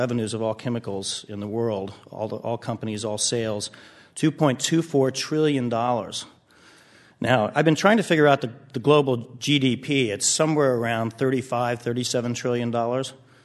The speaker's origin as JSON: {"language": "English", "region": "Kansas", "country": "United States", "tie": "born or raised there", "said": "even through my childhood growing up in Kansas"}